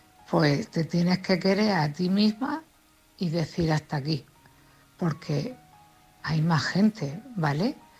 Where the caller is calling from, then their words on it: Cartagena, Region of Murcia, Spain; de Cartagena.